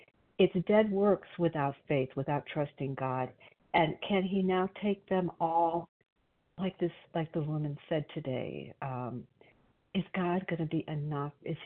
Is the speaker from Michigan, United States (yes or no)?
no; Illinois, United States; Oh, I'm sorry. I'm from Illinois.